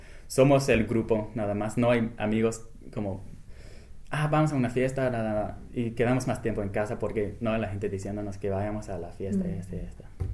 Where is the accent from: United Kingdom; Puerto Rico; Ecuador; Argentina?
United Kingdom; England; Spanish is a second language; ¿de dónde eres? Pues de Inglaterra.